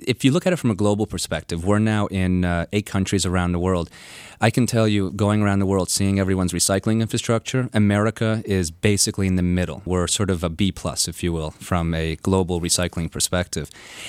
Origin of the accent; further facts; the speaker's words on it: Canada; moved away as an adult; now in United States; I'm originally from Canada and then moved down, went to Princeton for undergrad. And to be honest, my friends in Toronto, where we were living